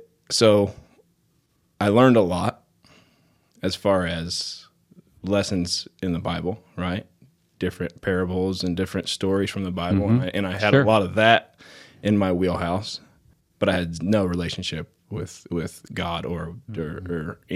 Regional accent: Tipton, United States; So I grew up in the First Baptist Church in Tipton

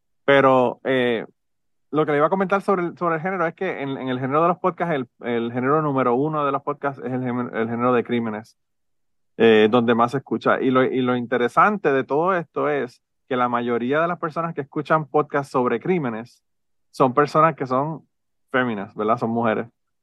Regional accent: Utuado, Puerto Rico; que yo soy de Utuado también

